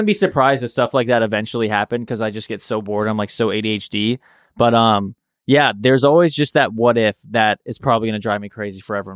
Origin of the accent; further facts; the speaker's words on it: Virginia, United States; moved away as an adult; now in Los Angeles, United States; Virginia. Okay. Yeah, outside of DC.